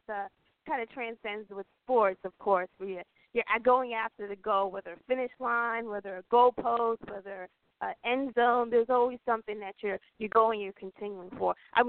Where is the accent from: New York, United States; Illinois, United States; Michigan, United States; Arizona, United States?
New York, United States; Queens; Me being a New Yorker, not only just that, but the borough queen, the queen that I am, I got to stay true.